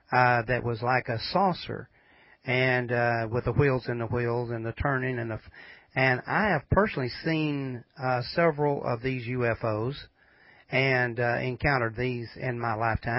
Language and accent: English; Tennessee, United States; tonight with Brother … out of Central Tennessee, my home state.